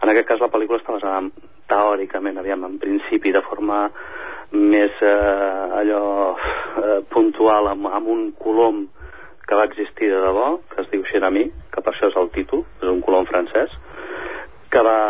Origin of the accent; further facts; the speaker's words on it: Ripollet, Catalonia, Spain; nosaltres som de Ripollet, la gent que va fundar l'estudi ara fa 20 anys, però estem ubicats a Cerdanyola, concretament al Pont Vell